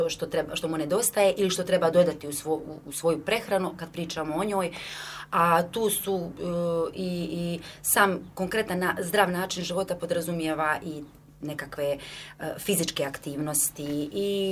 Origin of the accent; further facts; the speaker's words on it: Bosnia & Herzegovina; Kod nas u Bosni i Hercegovini još nije poznato koji je postotak oboljelih.